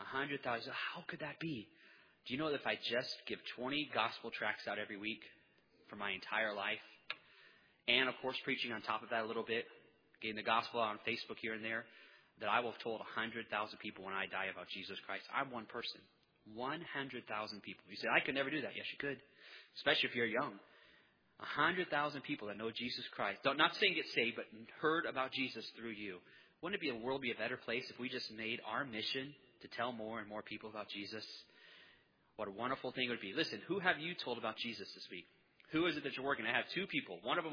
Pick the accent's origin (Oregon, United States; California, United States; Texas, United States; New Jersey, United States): California, United States; Bakersfield; Like, I'm from Bakersfield, California … Don't you know? I mean, we are country at heart.